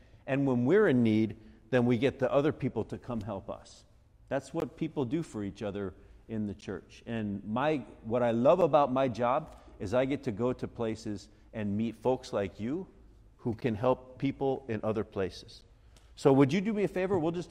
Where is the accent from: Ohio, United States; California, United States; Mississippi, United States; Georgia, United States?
California, United States; San Diego; you know what's happening back in my hometown? I'm from San Diego.